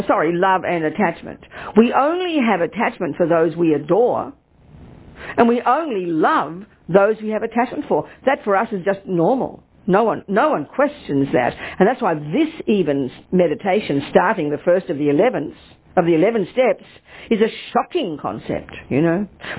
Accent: Australia; born there; Australia, even though I'm American as well. I was born there.

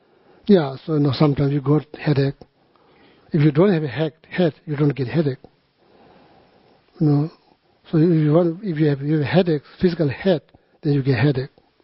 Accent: Tibet, China; English is a second language; But, you know, as a Tibetan, as an American, doesn't matter.

